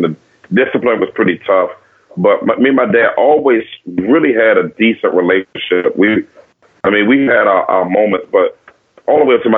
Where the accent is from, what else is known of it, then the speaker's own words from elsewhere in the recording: Washington, District of Columbia, United States; Yes, I grew up in Washington, D.C. during the season where it was, of course, called Dodge City.